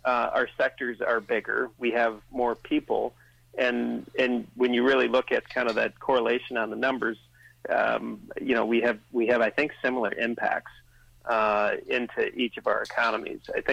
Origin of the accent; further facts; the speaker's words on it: United States; It might not sound like I'm from the United States, but I don't think we're particularly ahead of where Canada is.